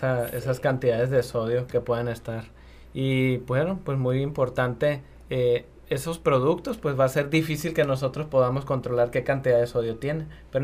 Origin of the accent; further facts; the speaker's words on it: Mexico; a mí me encantan las tortillas, como buen mexicano.